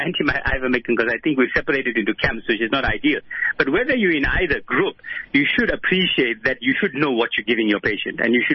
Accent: South Africa; So the problem you've got as a South African doctor

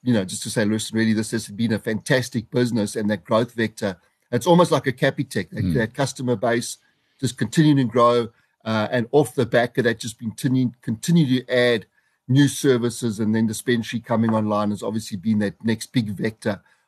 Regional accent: South Africa; I think the biggest mistake we made as South African investors

